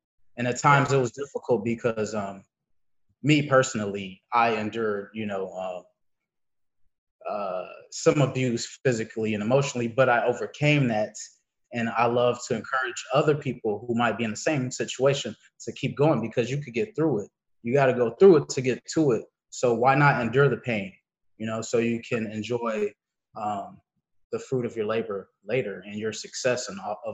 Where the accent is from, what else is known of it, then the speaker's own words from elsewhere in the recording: Chicago, Illinois, United States; born there; I was born in Chicago, in Edgewater.